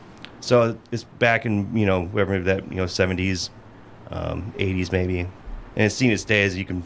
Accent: Madison, Wisconsin, United States; So I grew up here in Madison and went to school at UW-Madison

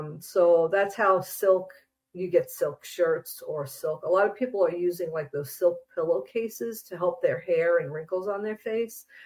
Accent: Long Island, New York, United States; also born or lived in New Jersey; now in Minnesota, United States; I was brought up on Long Island, New York. I lived there and lived in parts of New Jersey my whole life.

